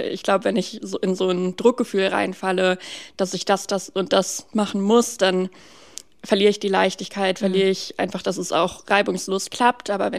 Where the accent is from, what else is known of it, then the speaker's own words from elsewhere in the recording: North Rhine-Westphalia, Germany; also born or lived in Berlin; now in Potsdam, Germany; Aus der Nähe von Düsseldorf.